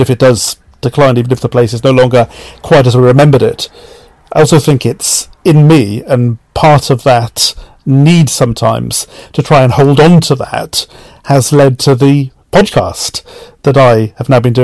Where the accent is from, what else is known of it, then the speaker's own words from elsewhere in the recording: Cardiff, Wales, United Kingdom; now in Canterbury, United Kingdom; I'm from Cardiff originally, but I live in Canterbury, not far from the border of Dover and the English Channel.